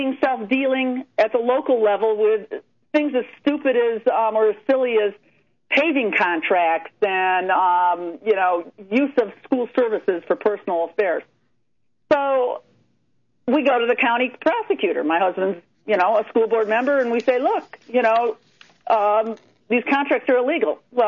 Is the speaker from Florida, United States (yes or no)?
no; Ohio, United States; It's just me trying to be a good citizen in my hometown and not recognizing that what I've really run up against is a culture in the Northern District of Ohio.